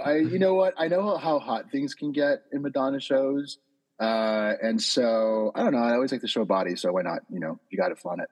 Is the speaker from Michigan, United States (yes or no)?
no; Los Angeles, California, United States; now in New York, United States; I mean, I'm from LA initially, but, you know, I'm a New Yorker now for, I don't know, 12 years now.